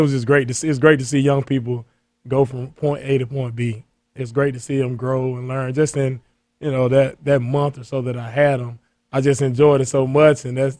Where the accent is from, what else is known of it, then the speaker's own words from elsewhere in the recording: Bessemer, Alabama, United States; It's focused back in Alabama, my hometown, Bessemer, Alabama.